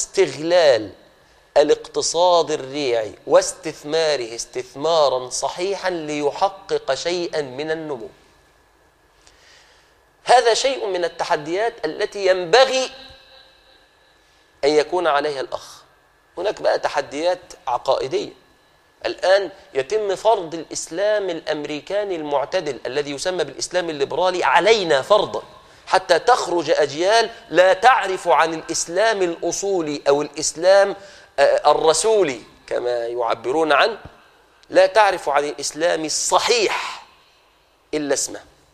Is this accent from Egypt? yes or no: yes; Egypt; وفي بلادنا مصر على سبيل الخصوص.